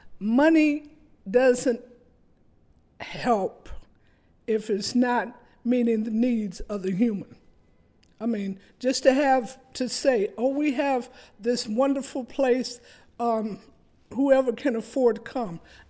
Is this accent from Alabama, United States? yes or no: no; Washington, District of Columbia, United States; born there; I was born in Washington, D.C.